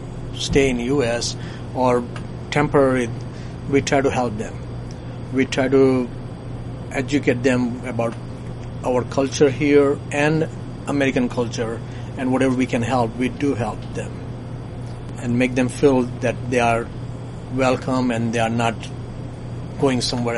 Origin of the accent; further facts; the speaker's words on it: India; I'm not going to say that I'm from India, from such and such town, but I'm from Woodward.